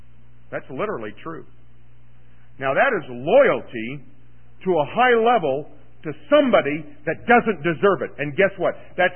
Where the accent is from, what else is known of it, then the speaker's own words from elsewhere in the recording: Kansas City, Missouri, United States; I'm from Kansas City, and I'm merely a fan of the Chiefs.